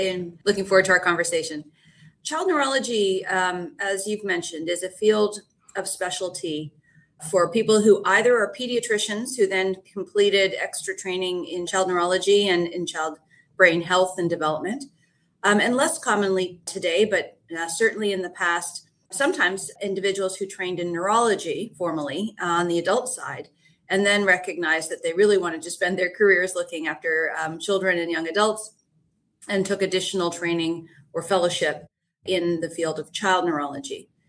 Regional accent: Canada; I'm Canadian. I completed my medical school in London, Ontario

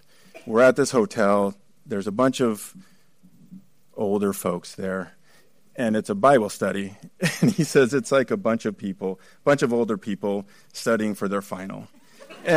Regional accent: Irvine, California, United States; also born or lived in Phoenix; now in Baltimore, United States; I was born in Phoenix, grew up in Irvine, California, and I've been in Baltimore for 15 years.

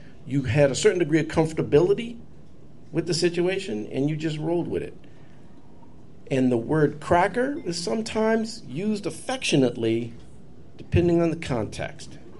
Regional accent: Kenner, Louisiana, United States; originally I grew up in Louisiana. I grew up in a small town outside of New Orleans called Kenner, which is a part of Jefferson Parish.

